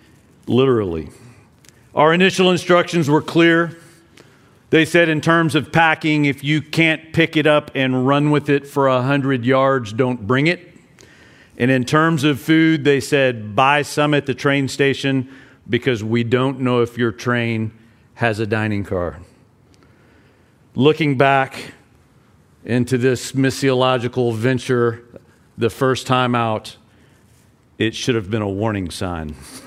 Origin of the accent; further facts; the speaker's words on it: United States; But as we got all the way out to the Far East as an American, they wouldn't let us go to Vladivostok